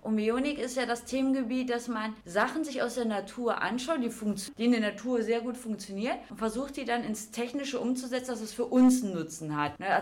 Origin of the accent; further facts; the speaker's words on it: Kalkar, North Rhine-Westphalia, Germany; ich bin in Kalkar groß geworden und dann nur fürs Studium weggezogen und nachher wieder hier hingekommen. Also ich bin auch quasi ein klassisches Kind des Niederrheins.